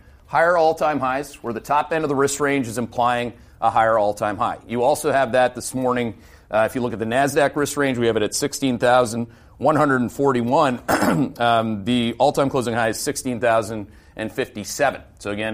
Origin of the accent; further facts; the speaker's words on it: Canada; I'm not a Republican, a Democrat. I am a Canadian.